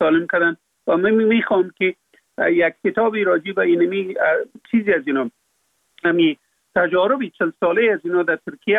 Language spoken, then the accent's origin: Persian; Afghanistan; فقط ما افغان هستم